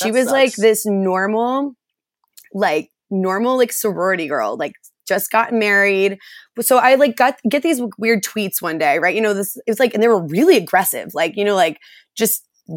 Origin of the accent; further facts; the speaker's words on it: the South, United States; And I know like growing up in the South, I remember my first ever boyfriend in high school